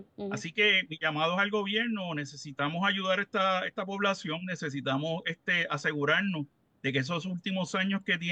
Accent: Puerto Rico; a nosotros como puertorriqueños

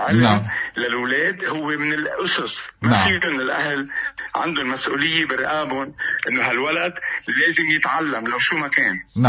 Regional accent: Lebanon

